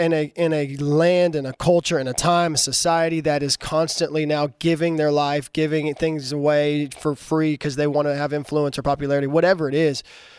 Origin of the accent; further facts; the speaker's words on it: Louisiana, United States; That's all who's Louisiana, baby. Yeah. I'm a Cajun.